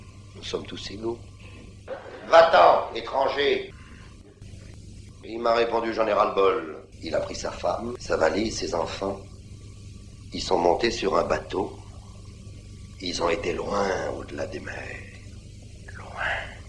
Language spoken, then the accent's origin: French; France; Puisque je suis français et puis il mange du pain français, donc c'est mon pain à moi. Parce que moi je suis français.